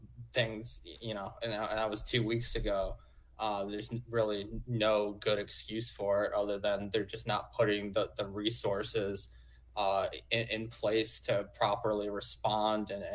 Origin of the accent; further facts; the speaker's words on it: New York, United States; You know, I grew up in New York. Coming to Florida, infrastructure's horrible and just outdated.